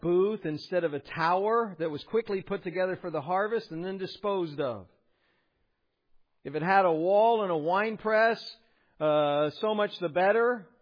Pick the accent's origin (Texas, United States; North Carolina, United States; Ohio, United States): Ohio, United States; Now, I'm from Ohio, So, you know, my exposure to real fruit off the vine is limited to corn